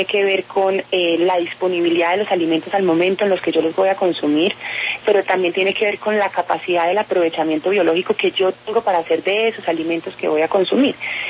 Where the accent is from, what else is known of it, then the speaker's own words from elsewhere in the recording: Antioquia, Colombia; Yo soy paisa, me encanta el calentado